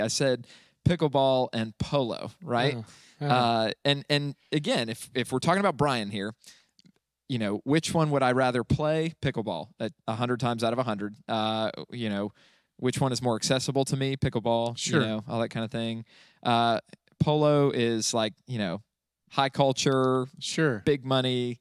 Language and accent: English; Orlando, Florida, United States; Yeah, sorry, however you're supposed to say it. I'm from Orlando, forgive me.